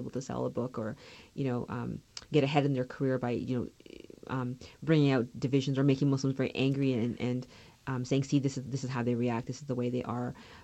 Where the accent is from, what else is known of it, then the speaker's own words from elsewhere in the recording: Canada; as a kid growing up in Canada, I wasn't allowed to drink root beer because my parents were genuinely confused by what it really was.